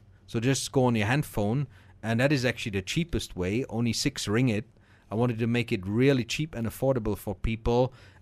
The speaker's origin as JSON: {"language": "English", "country": "Germany", "tie": "born or raised there", "said": "We grew up with it in Germany."}